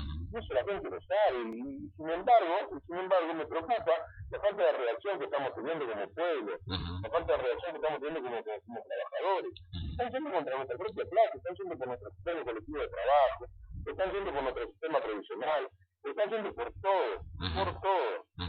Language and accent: Spanish; Argentina; y soy argentino